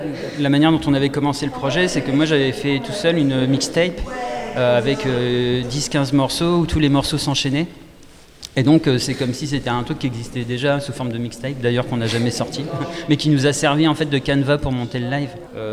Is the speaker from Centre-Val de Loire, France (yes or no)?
no; Reims, Grand Est, France; comme nous, on vient de Reims, et Cormontreuil, c'est une petite ville à côté de Reims